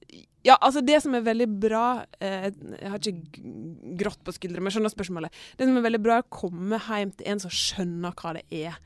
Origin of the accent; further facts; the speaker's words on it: Førde, Vestland, Norway; Så jeg kommer fra den største plassen I fylket Førde, Norges styggeste by.